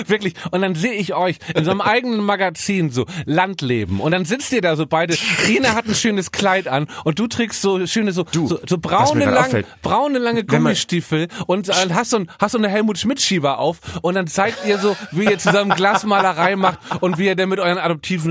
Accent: Hamburg, Germany; born there; Ich bin in Eimsbüttel geboren

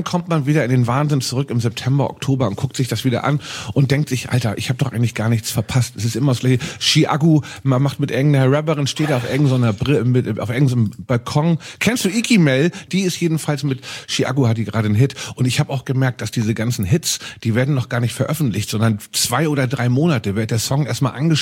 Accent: Hamburg, Germany; gehen durchs Niendorfer Gehege, da wo ich aufgewachsen bin, zwischen Stelling und Niendorf liegt halt das Niendorfer Gehege

